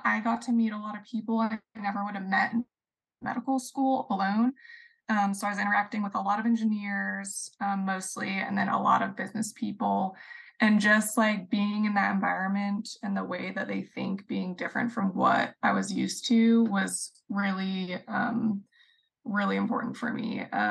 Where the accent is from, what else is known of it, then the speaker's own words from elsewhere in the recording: Utah, United States; I'm originally from Utah, and I got my bachelor's degree at Utah State University in biochemistry.